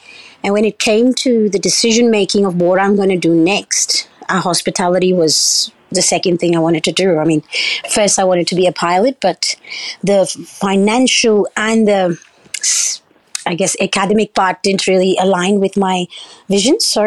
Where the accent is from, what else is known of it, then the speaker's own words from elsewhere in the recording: Oman; also born or lived in United Arab Emirates / India; I grew up primarily in Oman, UAE and India. My background is Islamic Indian.